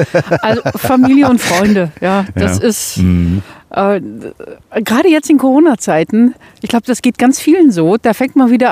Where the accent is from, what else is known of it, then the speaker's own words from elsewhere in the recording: Bochum, North Rhine-Westphalia, Germany; aber ich komme Uni aus Bochum, ja?